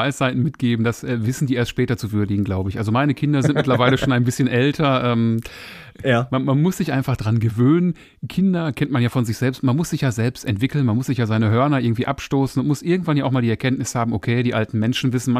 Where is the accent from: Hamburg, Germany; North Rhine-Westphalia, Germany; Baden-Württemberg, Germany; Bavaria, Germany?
North Rhine-Westphalia, Germany; Essen; ich bin ja zum Beispiel in Essen aufgewachsen